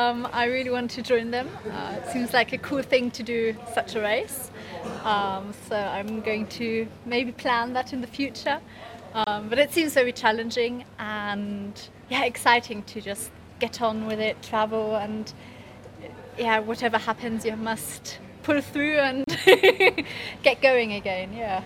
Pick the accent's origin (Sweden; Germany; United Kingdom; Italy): Germany; I'm from Germany, and I'm his daughter.